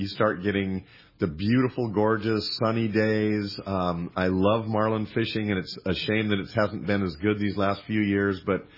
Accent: Colorado, United States; born there; also born or lived in Central Valley, California; although I was born in Colorado, fished the Rocky Mountains, went to college in the Central Valley

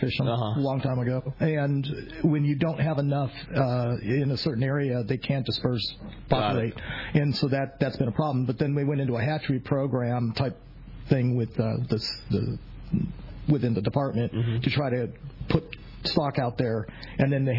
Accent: Santa Ana, California, United States; also born or lived in Garden Grove / Anaheim; I'm a Southern California guy. I was born in Garden Grove. We had an apartment in Anaheim. We moved to Santa Ana. I graduated from Saddleback High School right around the corner from AFCO.

